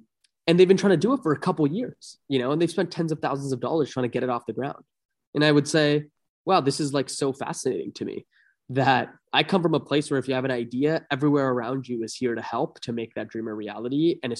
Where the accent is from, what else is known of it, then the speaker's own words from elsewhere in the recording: Toronto, Ontario, Canada; I was born and raised in Toronto, or a suburb of Toronto.